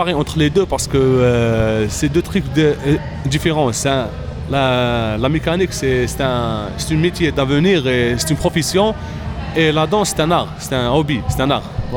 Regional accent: Algiers, Algiers Province, Algeria; j'ai 29 ans, je viens d'Alger, Algérie, Alger Centre exactement.

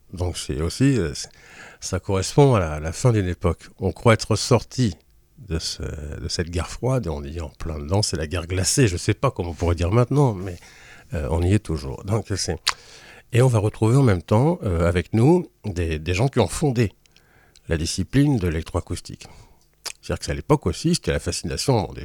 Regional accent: Flanders, Belgium; Moi-même, je suis flamand, donc je suis d'une culture germanique, et non pas latine.

